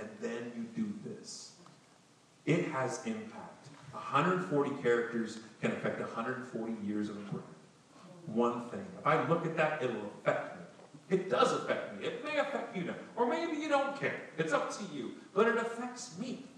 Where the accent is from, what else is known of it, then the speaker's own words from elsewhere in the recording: Canada; I got to security early because I'm Canadian.